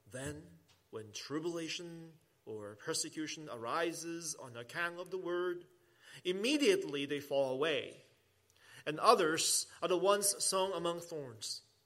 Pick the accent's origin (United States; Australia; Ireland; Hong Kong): Hong Kong; When I was young, growing up in Hong Kong